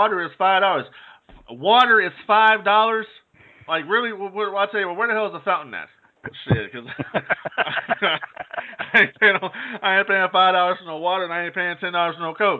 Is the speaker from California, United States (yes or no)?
yes; California, United States; Well, I'm from Southern California, where it gets to 112 out here, and we got 80 degrees at night.